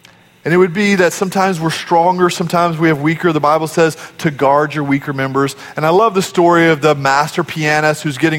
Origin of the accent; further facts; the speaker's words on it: Sweeney, Texas, United States; born there; I was born in Sweeney, Texas.